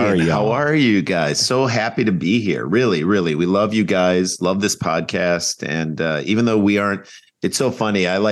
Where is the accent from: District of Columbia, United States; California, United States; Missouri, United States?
Missouri, United States; St. Louis; since we grew up in St. Louis, we don't have a team.